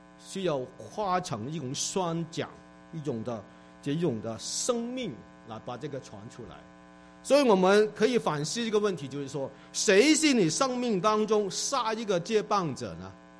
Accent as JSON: {"language": "Chinese", "country": "China", "said": "可是我们是中国人也要保守啊，继续讲好我们的中国话，我们的普通话，讲好之后掌握双语"}